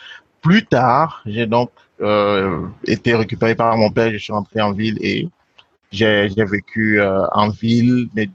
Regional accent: West, Cameroon; also born or lived in Douala; parce que je suis de l'ouest du Cameroun et à l'ouest il fait froid, je suis né à Douala, il fait chaud.

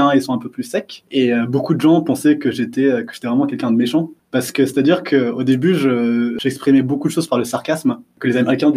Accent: France; je suis franco-cambodgien. Donc, je leur dis, mes parents sont cambodgiens, mais j'ai grandi en France.

